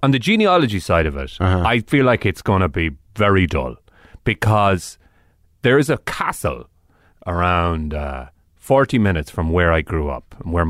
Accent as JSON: {"language": "English", "town": "Boyle", "region": "Connacht", "country": "Ireland", "said": "I'm from Boyle."}